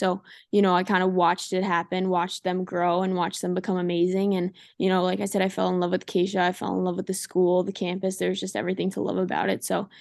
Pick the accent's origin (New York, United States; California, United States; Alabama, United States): New York, United States; Garden City; Yeah, I think I'm from Long Island, New York, so lacrosse is huge on Long Island, and especially in my town, Garden City. So I kind of just grew up playing.